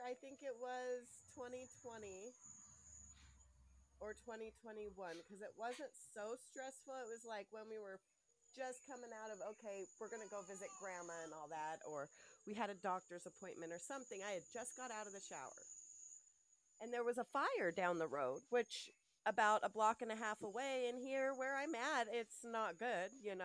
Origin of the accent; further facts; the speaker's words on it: Truckee, California, United States; I grew up in Truckee. So springtime in Truckee, if you're walking through the forest, this is up by Tahoe.